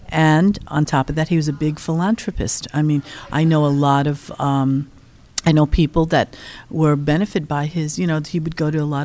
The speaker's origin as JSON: {"language": "English", "town": "New York City", "region": "New York", "country": "United States", "tie": "born or raised there", "said": "I was born in New York. I was born in Harlem. I was raised in Harlem, in Spanish Harlem."}